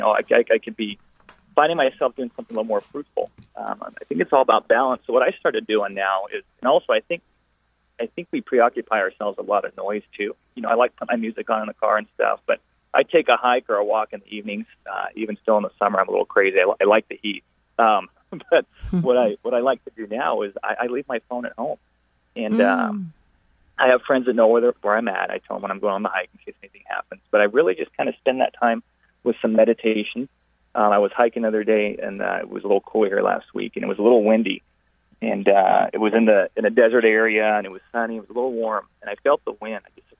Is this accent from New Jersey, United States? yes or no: no; Phoenix, Arizona, United States; I'm calling from Phoenix, our hometown, and just want to say real quick, I love catching your show.